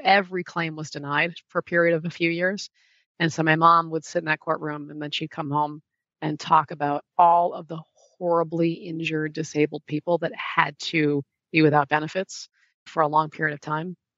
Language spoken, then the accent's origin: English; Rockford, Illinois, United States; born there; And I was born in Rockford, Illinois, which back in the early 80s was like the most depressed area in the country.